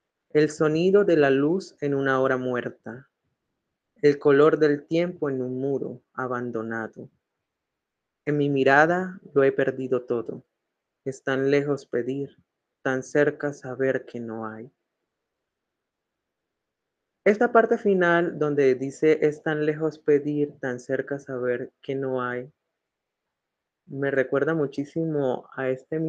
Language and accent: Spanish; Bogotá, Colombia; now in Manizales, Colombia; yo no soy de Manizales, ¿no? Soy de Bogotá, me conocí con Sebastián desde Bogotá, y no sé, vine a parar acá por cuestiones del amor.